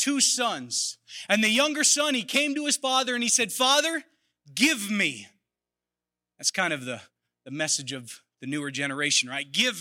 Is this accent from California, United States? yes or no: no; Iowa, United States; I'm from Iowa. We always used to have jokes about them eating people sometimes.